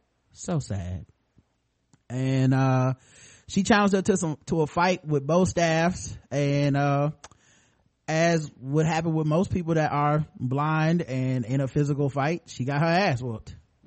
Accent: Australia; and I'm from Australia.

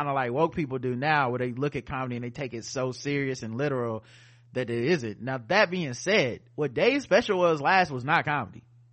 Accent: the South, United States; I am from the South and I do know what that means.

